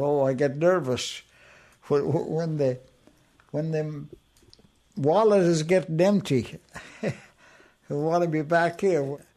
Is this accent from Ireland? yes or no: yes; Ireland; growing up in Ireland